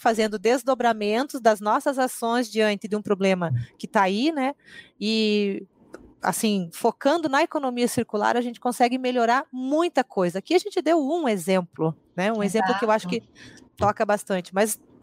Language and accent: Portuguese; Brazil; A gente tem que exaltar os brasileiros que estão fazendo, e eu sempre falo, assim, nós somos brasileiros, então o que, que eu estou fazendo? Que tipo de Brasil eu estou querendo?